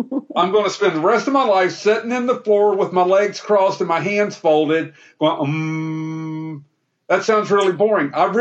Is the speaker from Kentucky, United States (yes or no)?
yes; Mayfield, Kentucky, United States; Because when I was a small boy growing up in Mayfield, Kentucky, in a single wide trailer with a violent dad, I couldn't have dreamed of what I'm doing right now.